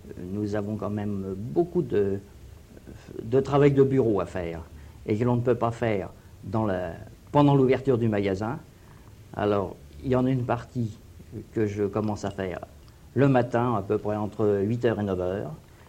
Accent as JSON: {"language": "French", "town": "Orléans", "region": "Centre-Val de Loire", "country": "France", "tie": "born or raised there", "said": "je suis né à Orléans et j'habite Orléans donc depuis 1922."}